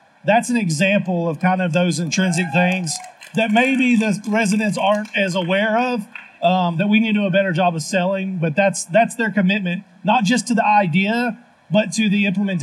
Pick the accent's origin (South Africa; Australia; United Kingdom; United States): United States; Lynchburg, Virginia; accent: twang; I grew up in Lynchburg, so I got a little bit